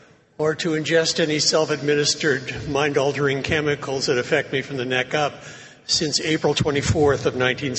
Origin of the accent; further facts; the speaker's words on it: Vancouver, British Columbia, Canada; I'm an alcoholic. I'm from Vancouver, British Columbia